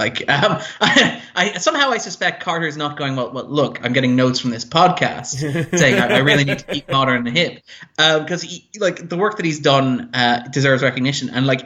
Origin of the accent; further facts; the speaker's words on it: Ireland; just because he's the one that jumps out to me as an Irish person, that was striking.